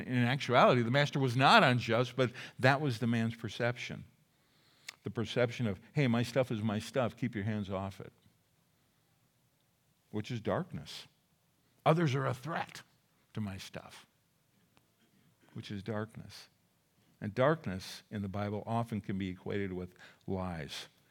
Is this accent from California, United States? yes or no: no; Minnesota, United States; I grew up in Minnesota